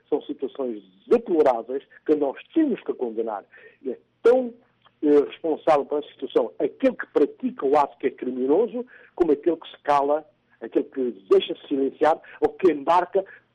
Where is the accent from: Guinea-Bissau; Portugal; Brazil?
Guinea-Bissau; Nós continuamos a ter, por exemplo, na Guiné-Bissau, na minha terra, situações dramáticas na área da saúde.